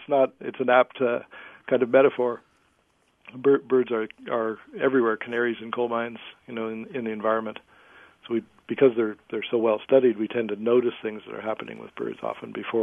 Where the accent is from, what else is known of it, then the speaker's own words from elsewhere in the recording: Toronto, Ontario, Canada; where I grew up in Toronto, there was a group called the Toronto Junior Field Naturalists